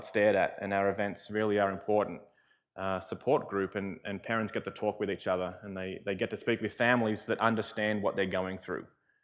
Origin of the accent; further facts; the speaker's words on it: Australia; Yes, I am from Australia.